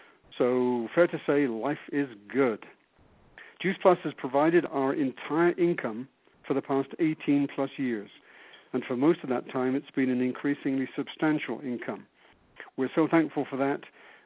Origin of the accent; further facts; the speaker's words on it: England, United Kingdom; moved away as an adult; now in Dallas, United States; Well, Jenny and I moved from England to Dallas, Texas, with our two sons, Ben and Kevin, nearly 25 years ago.